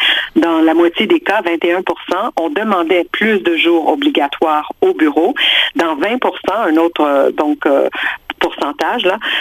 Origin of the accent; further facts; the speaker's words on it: Quebec, Canada; Là, chez nous au Québec.